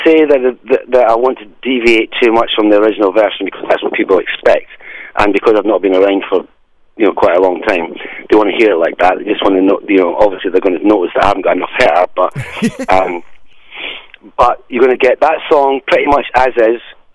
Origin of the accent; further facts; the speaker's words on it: Scotland, United Kingdom; because I'm a Scottish guy, as you can probably tell